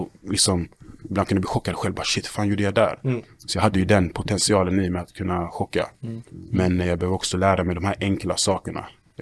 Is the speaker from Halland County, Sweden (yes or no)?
yes; Halmstad, Halland County, Sweden; Jag var från Halmstad. Eller bodde i Halmstad då.